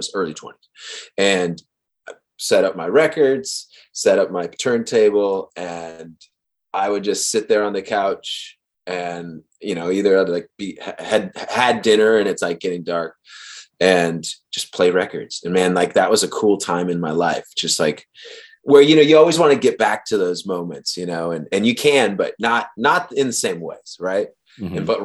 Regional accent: Bremerton, Washington, United States; So I'm from Bremerton, Washington, which is, it's what, you know, 30, an hour west of Seattle. So it's across the water.

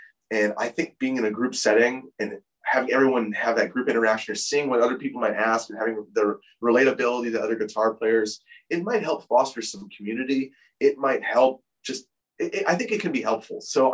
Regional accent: United States; Now, as an American, I did not know this.

